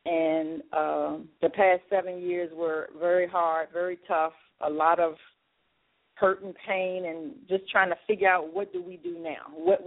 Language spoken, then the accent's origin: English; Petersburg, Virginia, United States; born there; I am an only child. I was born in Petersburg, Virginia, raised by my wonderful, loving mom.